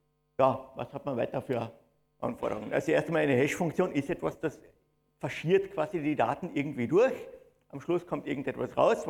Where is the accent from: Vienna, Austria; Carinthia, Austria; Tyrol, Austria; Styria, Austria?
Styria, Austria; Graz; Ich komme aus Graz, hört man vielleicht am Dialekt.